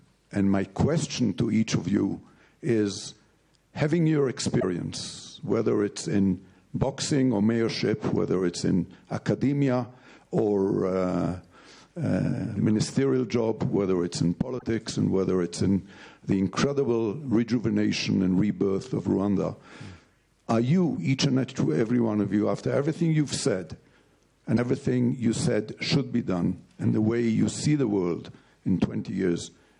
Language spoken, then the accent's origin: English; Israel; English is a second language; I'm from Israel.